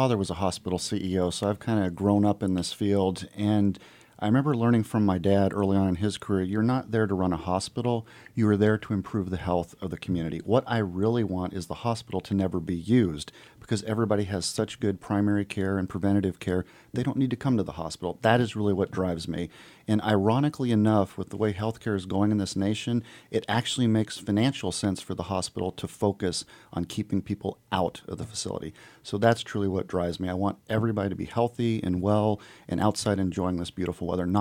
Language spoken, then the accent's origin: English; Phoenix, Arizona, United States; I'm from Phoenix, Arizona. Very similar to Sitka, of course.